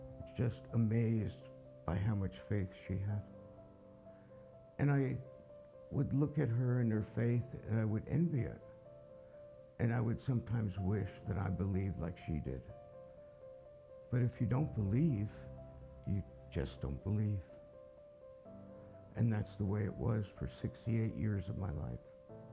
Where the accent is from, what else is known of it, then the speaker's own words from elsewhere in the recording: New Jersey, United States; I grew up in New Jersey, and I came to Baylor University to go to graduate school, where I met Beverly.